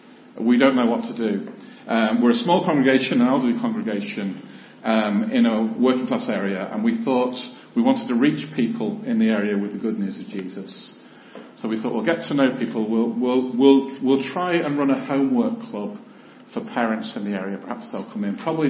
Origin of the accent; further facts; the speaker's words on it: Chester, North West England, United Kingdom; I come from Chester originally, so I'm from this sort of area.